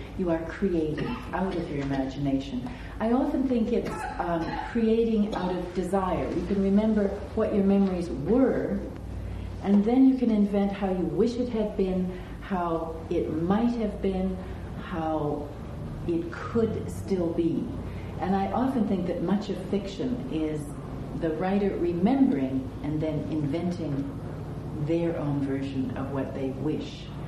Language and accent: English; Edmonton, Alberta, Canada; from Edmonton, Alberta